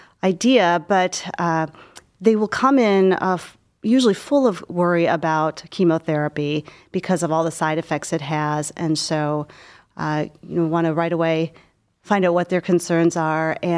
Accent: Cleveland, Ohio, United States; Oh, well, I grew up in Cleveland, went to college here in Case

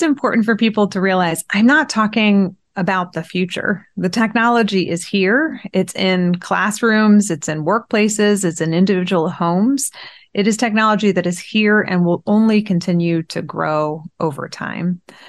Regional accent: United States; I'm Iranian American.

